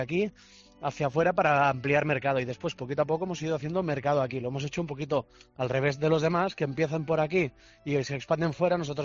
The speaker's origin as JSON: {"language": "Spanish", "town": "Barcelona", "region": "Catalonia", "country": "Spain", "moved": "yes", "lives_now": "Málaga, Spain", "said": "nosotros somos de Barcelona y, sí, bueno, pues tenemos el mercado en Italia. Entonces nos dedicamos a, bueno, cuando arrancamos todo esto aquí en Málaga hace 12 años que vinimos aquí"}